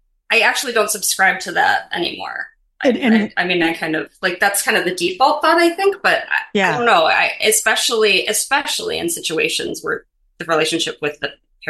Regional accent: Wisconsin, United States; now in Chicago, United States; I am from Wisconsin originally. I currently reside in Chicago, Illinois.

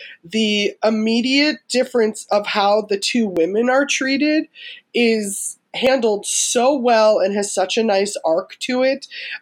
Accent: Minnesota, United States; And like I said, I'm from Minnesota, which was heavily populated by the Sioux and other tribes.

